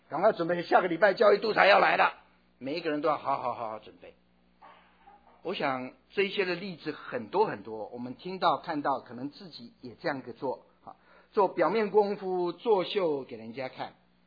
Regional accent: Taiwan; 我记得在台湾念书的时候，从初中高中大学都经常有这样的经验

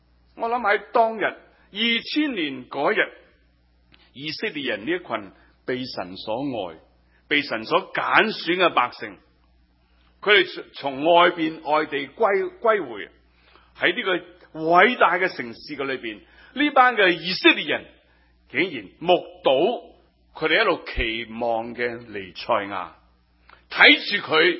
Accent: Hong Kong; 我嚟自香港，我系个香港人，我关心香港所发生每件嘅事情。

